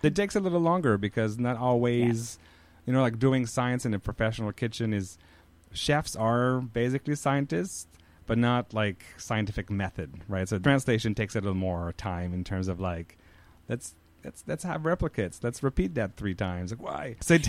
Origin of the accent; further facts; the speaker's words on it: Quebec, Canada; accent: French Canadian; English is a second language; now in United States; if you picked up on the accent, I'm a French Canadian. I'm from Quebec. And we have a pretty big cheese culture there.